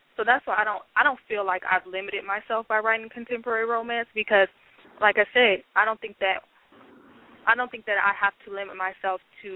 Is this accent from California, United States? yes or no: yes; Oakland, California, United States; because I am from Oakland, California, and I do have to represent, you know, my hometown.